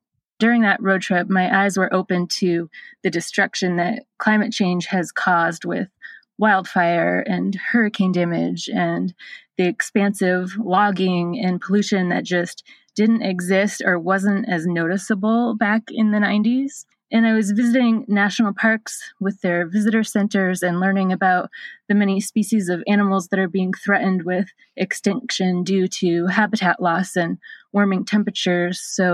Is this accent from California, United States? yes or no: no; Portland, Maine, United States; I'm from Portland, Maine, but I've been living and traveling in my van full time for over 2.5 years now.